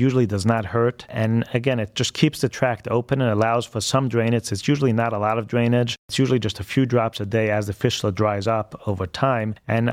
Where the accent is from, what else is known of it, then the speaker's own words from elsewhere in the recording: Austria; now in Cleveland, United States; I'm from Austria